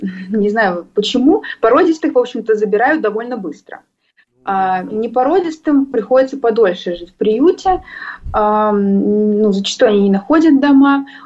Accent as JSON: {"language": "Russian", "town": "Kaluga", "region": "Kaluga Oblast", "country": "Russia", "tie": "born or raised there", "lives_now": "Moscow, Russia", "said": "это в Калуге, это мой родной город, я вот в Москву переехала, Калуга мой родной город"}